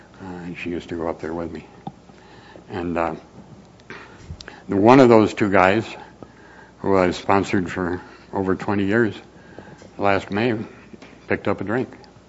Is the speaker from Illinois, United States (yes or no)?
no; Minnesota, United States; born there; And I was born in Minnesota.